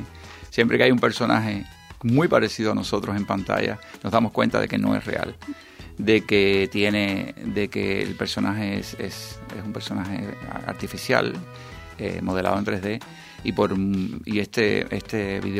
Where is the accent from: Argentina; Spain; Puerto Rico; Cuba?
Cuba; yo soy cubano, primero es que soy cubano, y entonces en Cuba no había muchos videojuegos, cuando yo era pequeño